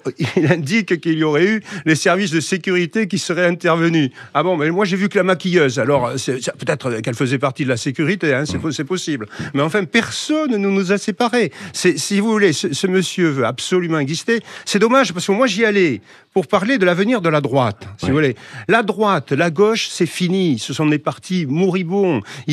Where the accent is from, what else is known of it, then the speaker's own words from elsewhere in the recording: Toulouse, Occitanie, France; born there; Je suis né à Toulouse, ma femme est née à Toulouse, mes enfants sont nés à Toulouse. Je suis originaire donc de la Haute-Garonne, du Tarn, de l'Ariège et de l'Aveyron.